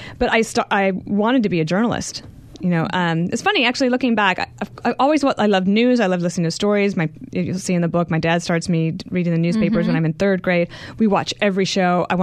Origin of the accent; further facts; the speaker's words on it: Wyoming, United States; also born or lived in Colorado; And of course, I'm from Wyoming and Colorado, so you know, like, I just thought I was like mainstream in my views.